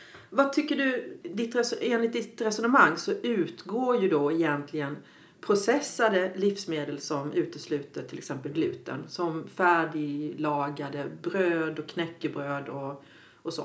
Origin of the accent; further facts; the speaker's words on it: Sweden; om man har ätit då mjölkprodukter hela sitt liv egentligen som vi svenskar, vi är liksom uppfödda på det